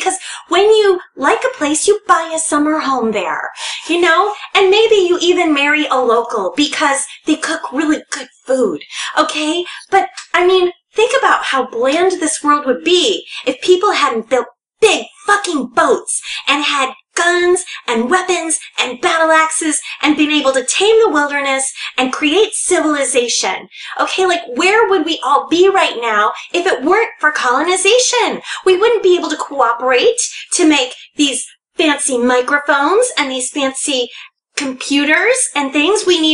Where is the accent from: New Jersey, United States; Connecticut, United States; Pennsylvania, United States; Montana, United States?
Connecticut, United States; I'm from Connecticut. I know who I can and can't talk about.